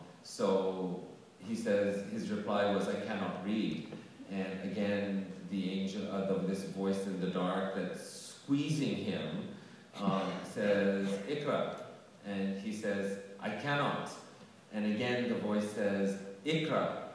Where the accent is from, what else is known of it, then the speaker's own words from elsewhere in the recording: Albania; I'm from Albania